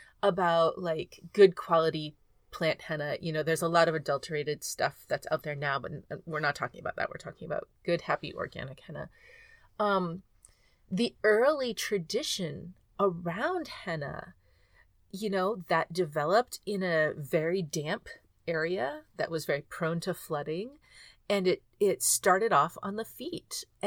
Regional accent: Texas, United States; I grew up in Texas. I don't know. Maybe somebody else who grew up in Texas in the 70s and early 80s remembers monkey blood as well

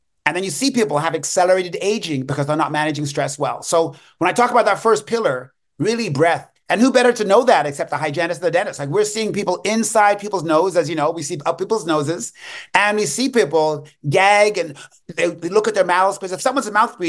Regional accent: England, United Kingdom; So it was the same silver spoon she used to beat us with, okay, growing up in England.

